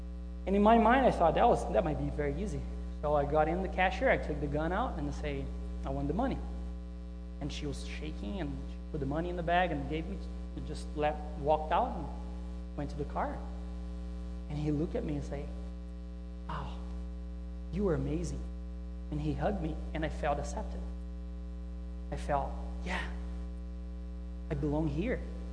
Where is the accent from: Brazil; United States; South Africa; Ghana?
Brazil; South Brazil; English is a second language; This is very similar to my hometown in Brazil. I'm from Brazil. I come from a Dutch colony in Brazil, south of Brazil, very close to Argentina, Uruguay, Paraguay.